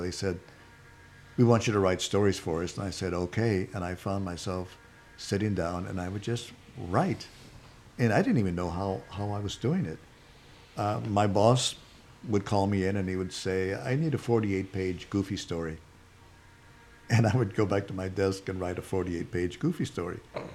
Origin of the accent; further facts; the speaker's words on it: Santa Barbara, California, United States; I had a really happy childhood growing up in Santa Barbara.